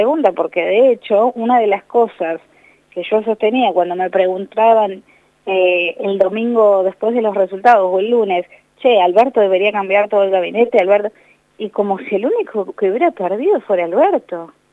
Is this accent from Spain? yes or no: no; Bahía Blanca, Buenos Aires Province, Argentina; para el resto del país yo también soy porteña. Yo soy de Bahía Blanca, queda a 700 kilómetros de Buenos Aires. O sea, Rosario queda más cerca de Buenos Aires que mi ciudad. Pero para el resto del país soy porteña.